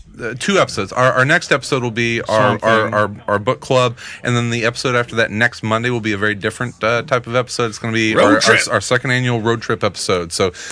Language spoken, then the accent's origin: English; Ireland; I'm an Irish Man U fan.